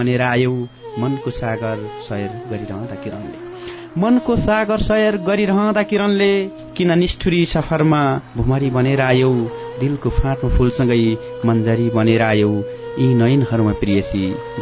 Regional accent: Jajarkot, Karnali Province, Nepal; born there; म 2043 सालतिर जन्मेको जागरकोटको एउटा विकट ठाउँमा, मेरा बुवा सामान्य किसान, म सामान्य किसान परिवारमा जन्मेको हुँ

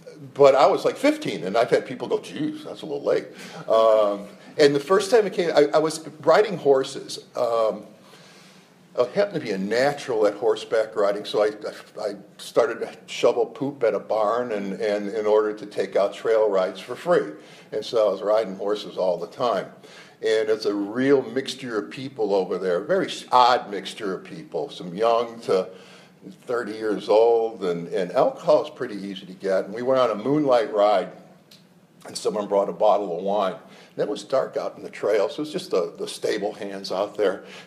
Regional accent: Chicago, Illinois, United States; Through growing up in Chicago, we were a poor family. Of course, I didn't know it. The entire block was in the same thing as us.

